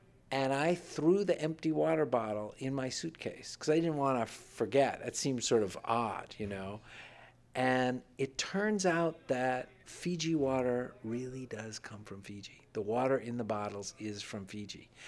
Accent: Miami, Florida, United States; I grew up in Miami, and we visit my parents there

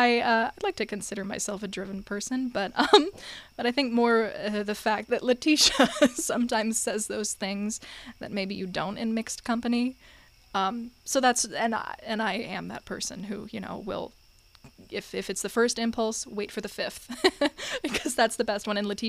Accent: Haslett, Michigan, United States; Yes, I am. I hail from the 517. I grew up in Hazlitt, and my dad works at State.

